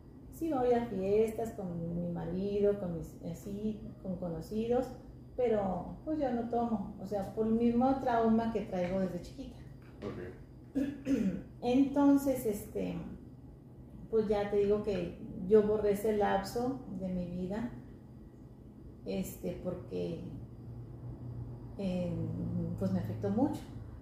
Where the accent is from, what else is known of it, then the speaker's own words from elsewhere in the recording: Mexico City, Mexico; now in Chihuahua, Mexico; Yo nací en el DF, soy chilanguita nacionalizada Chihuahua.